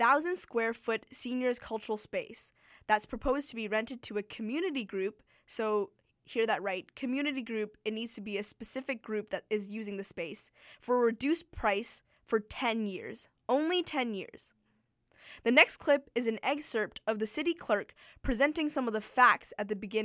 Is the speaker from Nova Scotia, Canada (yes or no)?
no; British Columbia, Canada; As someone who is a second-generation Chinese-Canadian, growing up in Chinatown was a really important part of understanding who I am as a Chinese person.